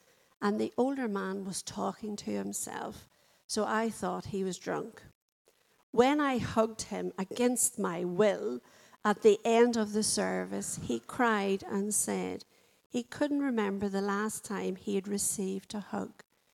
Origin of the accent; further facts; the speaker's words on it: Northern Ireland, United Kingdom; if I was speaking to someone in Northern Ireland and I said to them, "Oh, I grew up in South Armagh,"